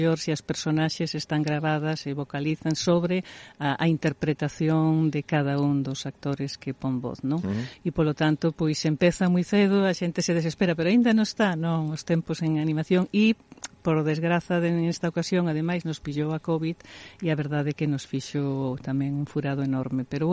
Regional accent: Ferrol, Galicia, Spain; a directora, que son eu, que son de Ferrol

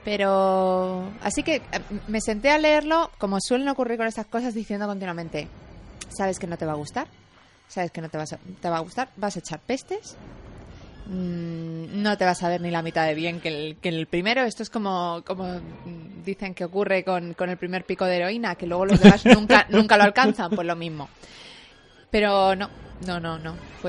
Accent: Madrid, Community of Madrid, Spain; Yo soy madrileña.

